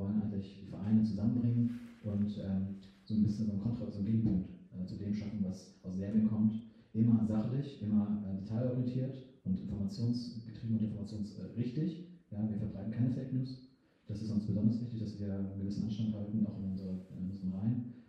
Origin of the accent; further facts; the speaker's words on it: Kosovo; also born or lived in Albania; now in Germany; Wir sind aus dem Kosovo, aus Albanien, aus der Region, aber trotzdem leben wir hier. Wir sind hier zur Schule gegangen.